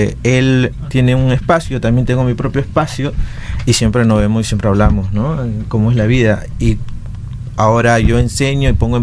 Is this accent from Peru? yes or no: yes; Puerto Supe, Lima, Peru; Un día había venido a Lima, yo soy de Puerto Supe, de provincia.